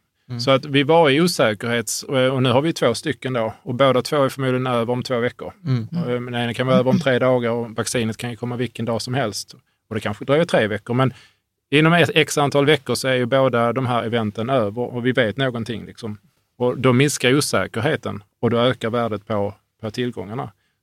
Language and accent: Swedish; Hörby, Skåne, Sweden; När jag var ung så älskade jag att gå på biblioteket i Hörby där jag växte upp.